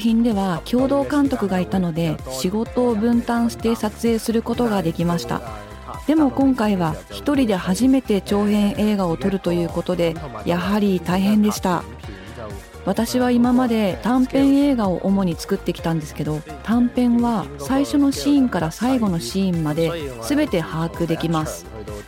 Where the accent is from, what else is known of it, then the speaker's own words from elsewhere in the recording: Hong Kong; 返還前の香港を知っているし、そうした教育も受けてきました。そして返還後はカルチャーの衝突もいろいろと体験してきています。